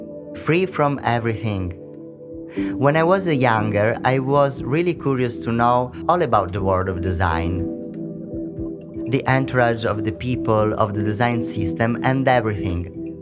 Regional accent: Southern Italy, Italy; I'm a designer from Southern Italy.

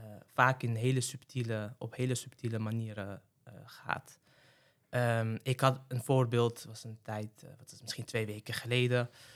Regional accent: Morocco; mijn ouders zijn van een Marokkaanse komaf. Ik ben zelf ook Marokkaans, ook heel erg trots op. En toen zei hij iets van, ja, want dat hoor ik aan je accent.

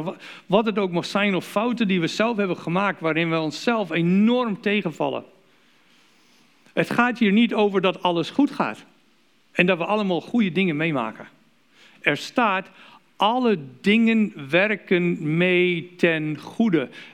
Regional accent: Canada; now in United States; Ik ben in Canada geboren, opgegroeid en later zijn we naar Amerika verhuisd.

